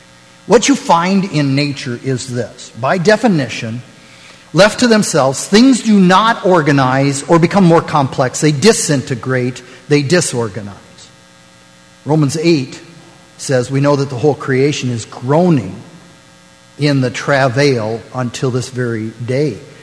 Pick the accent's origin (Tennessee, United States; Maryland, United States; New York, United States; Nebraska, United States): Nebraska, United States; he was from Nebraska. I'm from Nebraska.